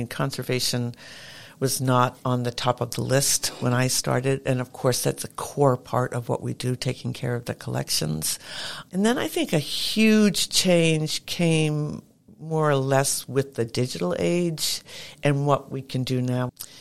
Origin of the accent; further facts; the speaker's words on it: Brunswick, Maine, United States; I also love living in Maine. And I grew up in Brunswick. Well, pretty much. I came here when I was in junior high. So, you know, pretty much I've grown up in Brunswick.